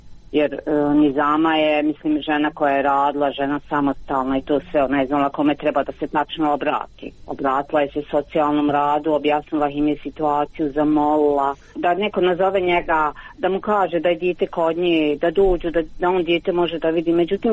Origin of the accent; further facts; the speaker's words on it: Gradačac, Federation of Bosnia and Herzegovina, Bosnia & Herzegovina; Znači ujutro je u 8 sačekao kod nas u Gradačcu da se otvori pošta i otišao je podigao to.